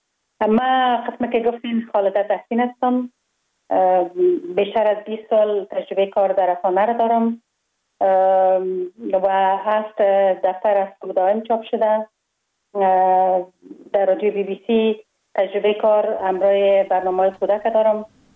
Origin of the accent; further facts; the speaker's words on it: Kabul, Afghanistan; born or raised there